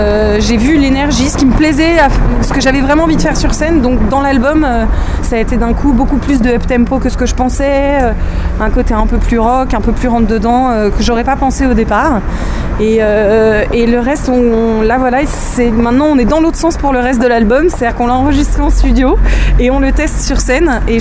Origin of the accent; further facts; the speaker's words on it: Paris, Île-de-France, France; Puis je suis parisienne en plus, donc je sais ce que c'est que de pas être généreuse.